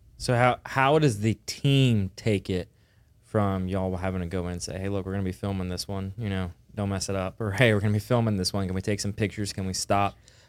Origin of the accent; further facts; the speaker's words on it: the South, United States; we're from the South